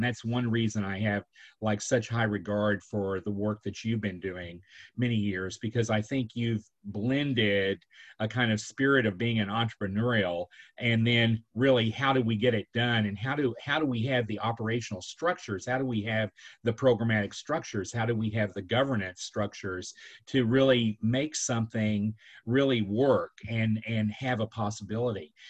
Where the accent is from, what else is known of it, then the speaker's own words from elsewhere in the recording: Oklahoma, United States; I was assigned to my home state working with the Oklahoma Arts and Humanities Council at the time.